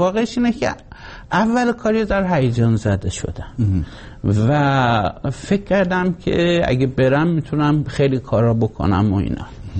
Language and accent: Persian; Iran; moved away as an adult; نشستم فکر کردم که من برای چه از ایران اومدم بیرون.